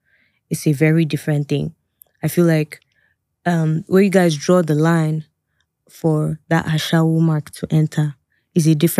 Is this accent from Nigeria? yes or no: yes; Abuja, Federal Capital Territory, Nigeria; also born or lived in Jos; I mean, Abuja, growing up in Abuja... Shortlink to Kaduna and then shortlink to Jos where I schooled. The north was like a huge part of my upbringing, right? Because Abuja is in the north.